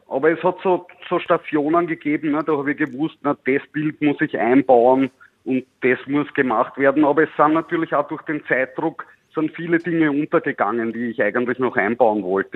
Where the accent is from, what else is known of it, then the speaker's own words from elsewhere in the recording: Austria; als Österreicher kommt man quasi an … nicht vorbei.